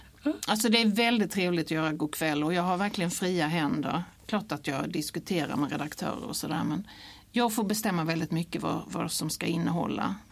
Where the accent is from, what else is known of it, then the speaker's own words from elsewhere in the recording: Blekinge, Sweden; accent: southern Swedish dialect; jag brukar ju säga att jag är från Blekinge, så att det är någon sån här uppblandning mellan, ja, det är någon sydsvensk dialekt jag har.